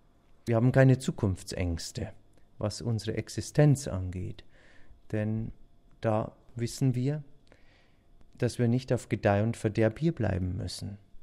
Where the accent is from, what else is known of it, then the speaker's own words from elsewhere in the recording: Bavaria, Germany; meine Heimat ist Bayern, ist das Dorf, wo ich mit meinen Eltern eben groß geworden bin.